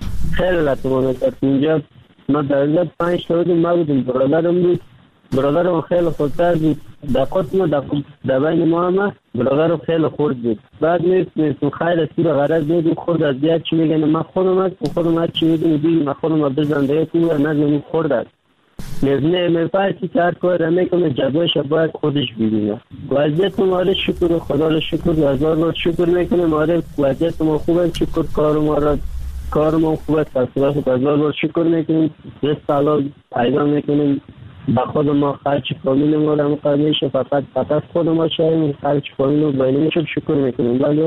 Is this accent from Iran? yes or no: no; Kabul, Afghanistan; now in Turkey; از افغانستان 3 سال میشه شرکت فعلانم ترکیه هستم. اما از افغانستان آمدم طرف پاکستان آوردم، آمدم از کابل آمدم